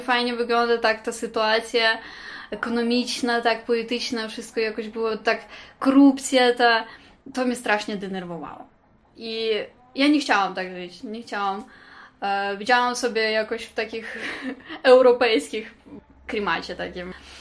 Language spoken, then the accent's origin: Polish; Kyiv, Ukraine; Polish is a second language; now in Poland; Z Kijowa, centrum.